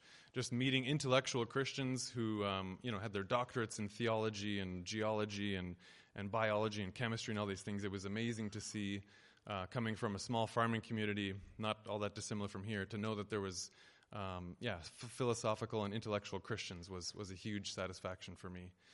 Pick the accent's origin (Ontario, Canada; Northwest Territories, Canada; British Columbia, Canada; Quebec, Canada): Ontario, Canada; moved away as an adult; I'm from Ontario, so the east, or the center, as we call it, if we're from Ontario. I was born and raised there and lived there till I was about 21